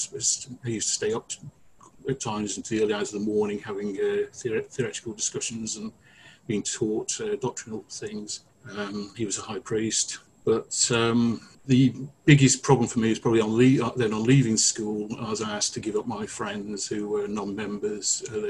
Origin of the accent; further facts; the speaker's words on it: Lichfield, West Midlands, United Kingdom; Although I grew up in Lichfield primarily, which at the time was the stake centre, and had the UK offices actually based in Lichfield at St John Street for a while.